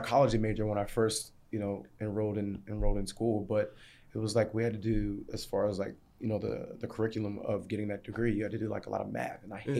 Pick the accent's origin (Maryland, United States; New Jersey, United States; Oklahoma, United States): Maryland, United States; also born or lived in England; it wasn't, like, a huge part of my upbringing in Maryland.